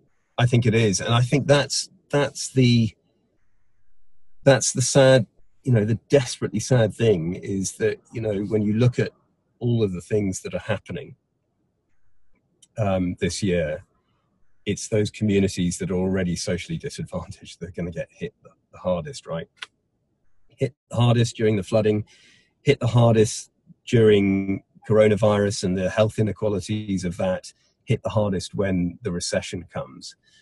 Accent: Wales, United Kingdom; I'm from Wales, I live in Wales

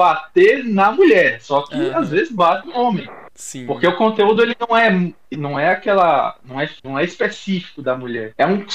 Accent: Rio Grande do Norte, Brazil; Eu sou Potiguar, né? Porque quem nasce no Rio Grande do Norte é chamado Potiguar.

